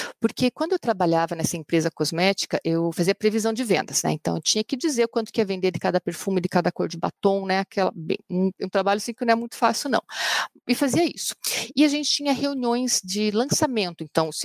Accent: Curitiba, Paraná, Brazil; eu sou aqui de Curitiba, né? Eu sempre brinco, não parece, né? Porque eu sou meio falante. Eu digo bom dia para as pessoas, né? Que curitibano tem fama, né, de ser, né, meio cara fechada, né? Mas eu sou terceira geração de curitibanos, inclusive.

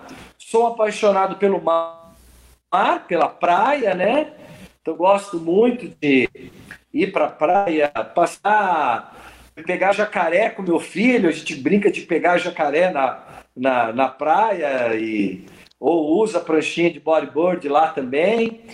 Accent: São José dos Campos, São Paulo, Brazil; E aí, então, eu cresci aqui em São José dos Campos.

